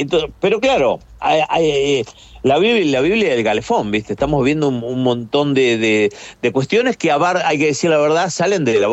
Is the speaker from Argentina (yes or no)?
yes; Argentina; now in United States; A mí me dio mucha vergüenza, te cuento, como argentino.